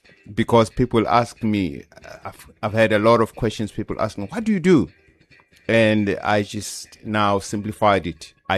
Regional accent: Newcastle, KwaZulu-Natal, South Africa; I hail from Newcastle, Matateni.

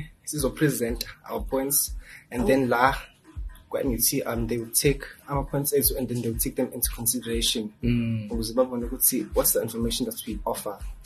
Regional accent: Umlazi, KwaZulu-Natal, South Africa; I come from Umlazi P section, and my school is Velabahleke High School.

